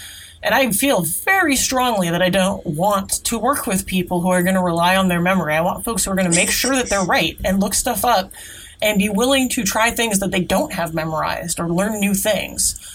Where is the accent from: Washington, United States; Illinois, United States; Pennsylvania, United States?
Washington, United States; I grew up in the Seattle area.